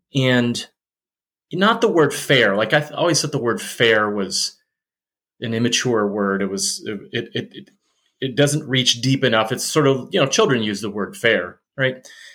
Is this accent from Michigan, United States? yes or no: yes; Michigan, United States; So I grew up in the Western Michigan area, and I grew up in a normal family.